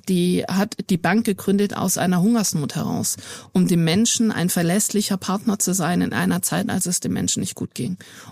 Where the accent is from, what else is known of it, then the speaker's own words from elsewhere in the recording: Stuttgart, Baden-Württemberg, Germany; Also ich bin Stuttgarterin